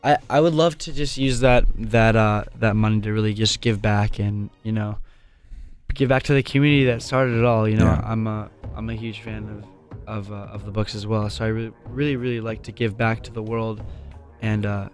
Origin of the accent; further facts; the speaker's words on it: Vancouver, British Columbia, Canada; Vancouver, Canada.